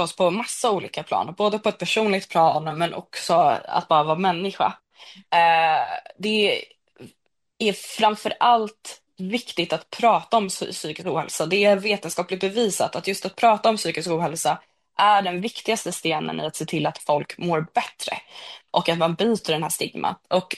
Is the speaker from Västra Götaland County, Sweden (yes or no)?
no; Handen, Stockholm County, Sweden; jag är uppvuxen i Handen som är liksom långt ut från Stockholms innerstad